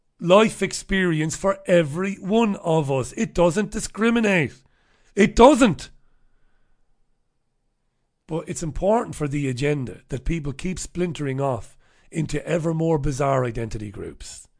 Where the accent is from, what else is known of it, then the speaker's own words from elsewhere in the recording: Waterford, Munster, Ireland; I grew up in Ballybeg in Waterford City. I grew up in Ballybeg on Priory Lawn in Ballybeg. Ballybeg is a big housing estate, and it's comprised of lots of different neighbourhoods.